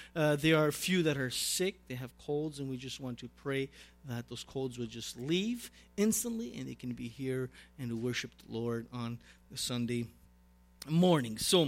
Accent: Canada; I mean, it's only 9 months that I'm here, but I'm a Canadian, okay? So Ital-Canadian, we can say that.

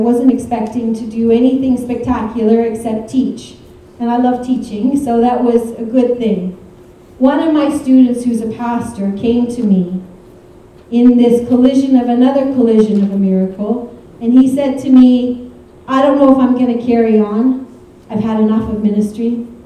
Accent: Canada; I'm a Canadian. What would I know about church ministry in Uganda?

